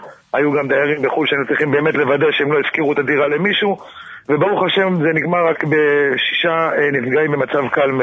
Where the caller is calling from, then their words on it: Bnei Brak, Tel Aviv District, Israel; מבני ברק.